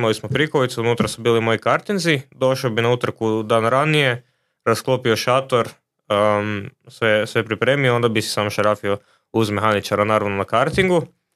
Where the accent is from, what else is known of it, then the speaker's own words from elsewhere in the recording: Croatia; A kod nas u Hrvatskoj, ja sam završio u 5 popodne